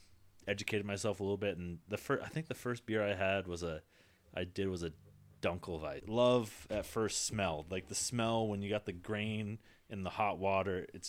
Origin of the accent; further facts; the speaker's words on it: Vermont, United States; Yeah. I'm from Vermont, so I went to school at Castleton, and kind of similar, you know.